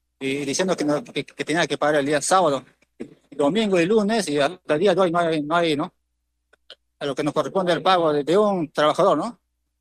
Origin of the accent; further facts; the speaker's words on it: Yarada Los Palos, Tacna, Peru; porque yo también soy tandeño, soy poblador de Yara Los Palos, ¿no?